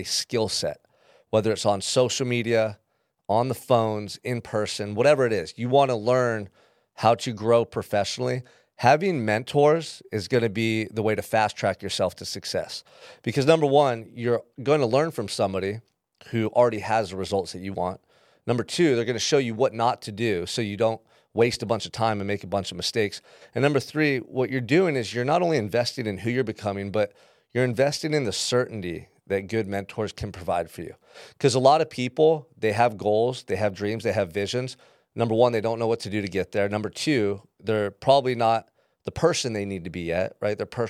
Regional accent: Santa Barbara, California, United States; And it was really cool because Will lived here in Santa Barbara. He lived in my hometown, so he was close to me.

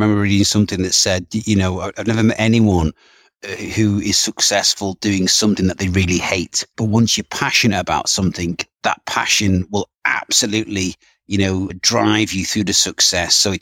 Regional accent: North West England, United Kingdom; I was born and bred in the Northwest

